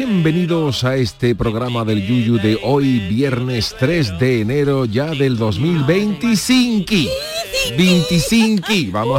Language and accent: Spanish; Andalusia, Spain; accent: Andalusian; Seguir reivindicando nuestro acento, que sabe que muchas veces está denostado. Que hay gente por ahí que ve cómo hablan los andaluces